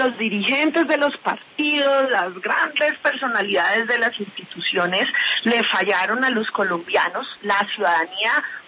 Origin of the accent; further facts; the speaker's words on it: Colombia; nos une como colombianos por encima de las diferencias